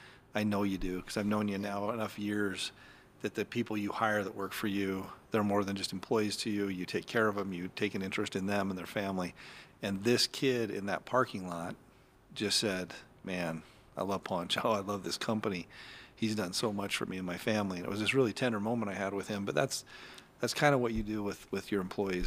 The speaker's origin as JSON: {"language": "English", "town": "Magna", "region": "Utah", "country": "United States", "tie": "born or raised there", "said": "I grew up in Magna."}